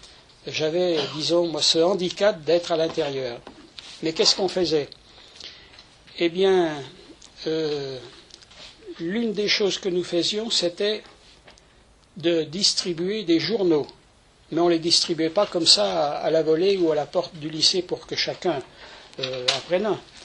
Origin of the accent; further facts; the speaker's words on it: Saint-Trivier-de-Courtes, Auvergne-Rhône-Alpes, France; Je suis originaire du nord de la Bresse, du canton de Saint-Trivier-de-Courte